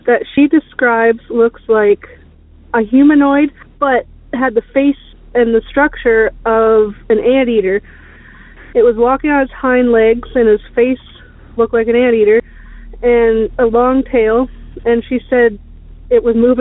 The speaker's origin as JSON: {"language": "English", "country": "Canada", "said": "from Canada"}